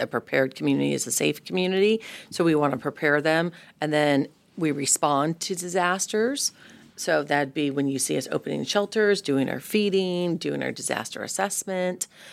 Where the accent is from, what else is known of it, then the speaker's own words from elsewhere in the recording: San Diego, California, United States; moved away as an adult; We're from San Diego. Mm-hmm. So it's Groundhog's Day there. 72 and sunny every single day, 365 days a year.